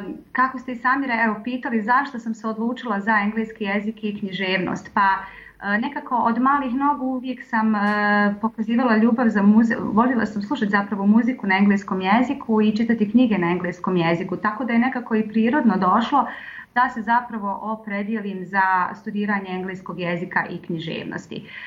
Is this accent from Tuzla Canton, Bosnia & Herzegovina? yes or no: yes; Tuzla, Tuzla Canton, Bosnia & Herzegovina; Tuzla je moj rodni grad i grad u kojem se najljepše osjećam. Rođena sam 1982. godine u Tuzli. U Tuzli sam završila osnovnu školu, srednju školu, gimnazija Meša Selimović, te filozofski fakultet Univerziteta u Tuzli, odsjek za engleski jezik i književnost.